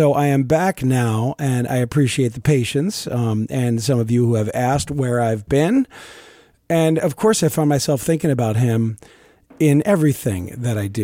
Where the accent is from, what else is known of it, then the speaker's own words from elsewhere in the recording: New Jersey, United States; just because we happen to be growing up in Central Jersey around the same time.